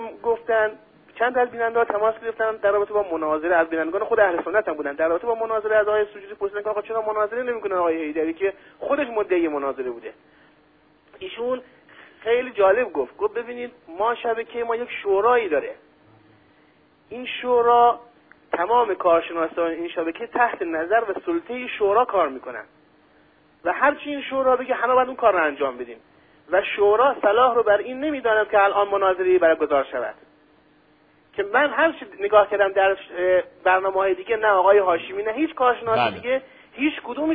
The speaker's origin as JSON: {"language": "Persian", "town": "Mashhad", "region": "Razavi Khorasan", "country": "Iran", "said": "ما مشهد یا کیان یک به قول معروف غذای نزدی مختص خود شهر خودمون داریم به نام شله."}